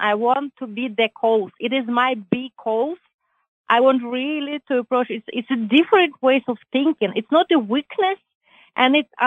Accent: Ukraine; I'm proud Ukrainian, been living

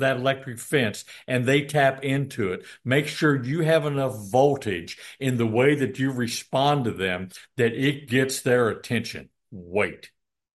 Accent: Illinois, United States; I grew up in Southern Illinois, in the country, and we had neat things out in the country

